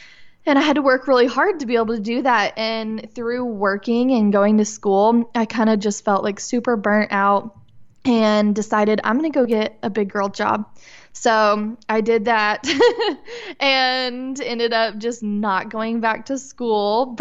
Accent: Arkansas, United States; also born or lived in Illinois; I was born in Illinois, practically raised my whole life in Northwest Arkansas

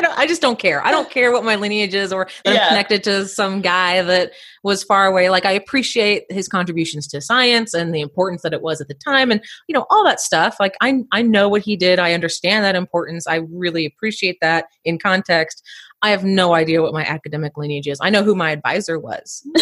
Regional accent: Indiana, United States; So I grew up in Indiana, which is familiar.

